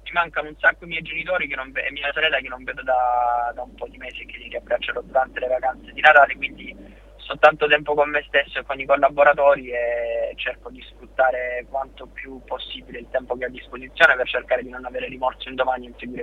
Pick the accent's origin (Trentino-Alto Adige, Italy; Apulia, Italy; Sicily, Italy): Apulia, Italy; Forse sono di parte, perché da Salentino magari sì